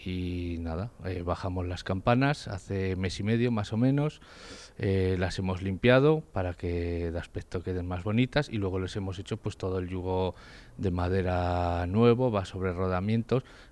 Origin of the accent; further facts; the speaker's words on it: Cellas, Aragon, Spain; somos de las Cellas de toda la vida.